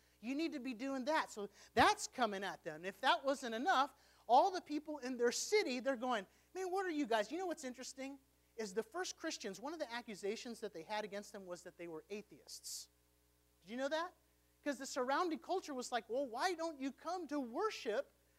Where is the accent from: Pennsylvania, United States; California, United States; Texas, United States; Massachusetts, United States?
Texas, United States; Houston; One of the most dangerous parts of Hurricane Harvey hitting my hometown of Houston